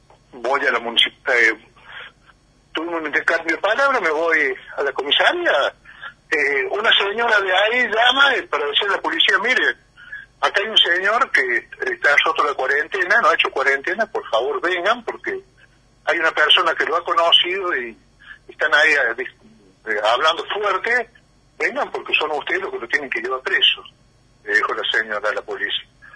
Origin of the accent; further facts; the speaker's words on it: Argentina; vos viste cómo somos los argentinos, especialistas en eso.